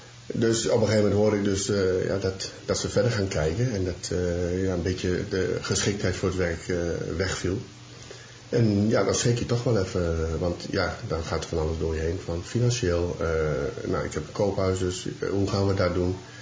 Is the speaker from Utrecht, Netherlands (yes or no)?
no; Gelderland, Netherlands; Ik kom uit Gelderland. Ik ben 47 jaar.